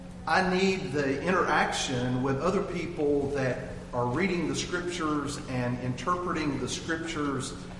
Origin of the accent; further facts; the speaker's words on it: Tennessee, United States; I mean, I'm from East Tennessee, and there's a whole lot of inbreeding there